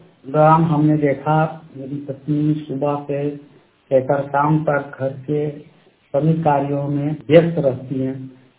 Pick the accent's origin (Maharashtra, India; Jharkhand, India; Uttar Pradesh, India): Jharkhand, India; Tatijhariya; ग्राम post Tatijharia जिला हजारीबाग झारखंड राज्य का निवासी हूँ।